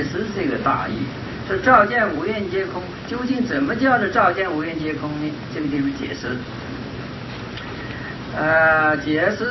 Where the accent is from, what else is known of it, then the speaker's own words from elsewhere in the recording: China; 我们中国人应该说是一万啊